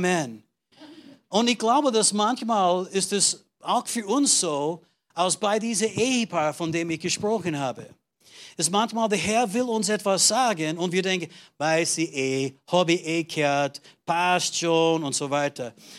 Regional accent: Austria; Ich komme aus Österreich.

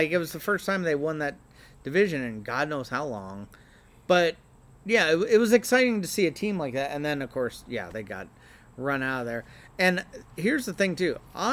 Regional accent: California, United States; I'm from California.

